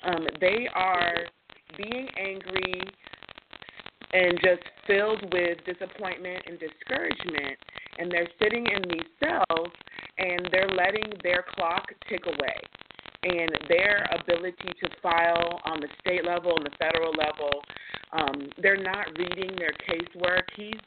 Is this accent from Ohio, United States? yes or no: no; Tampa, Florida, United States; I'm from Tampa.